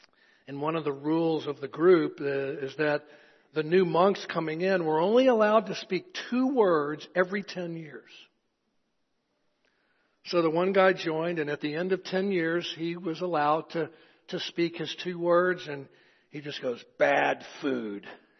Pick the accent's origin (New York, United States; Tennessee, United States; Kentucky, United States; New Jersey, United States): Tennessee, United States; Chattanooga; I'm from East Tennessee, Chattanooga, most of you know.